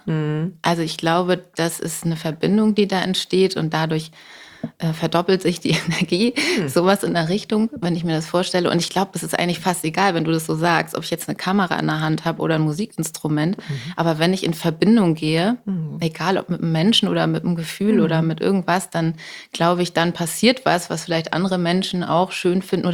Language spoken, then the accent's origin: German; Buxtehude, Lower Saxony, Germany; Ich komme ja aus Buxtehude.